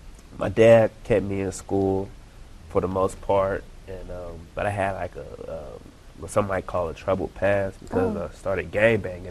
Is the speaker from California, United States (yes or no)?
yes; Sacramento, California, United States; also born or lived in Fresno; I was born here in Fresno, California, and I grew up in Sacramento